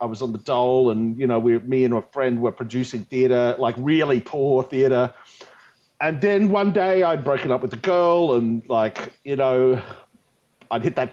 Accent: Queensland, Australia; I'm Australian, so I grew up in North Queensland, Australia.

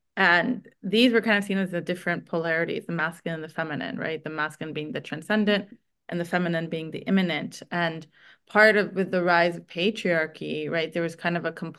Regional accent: Jerusalem, Jerusalem District, Israel; I grew up in Jerusalem.

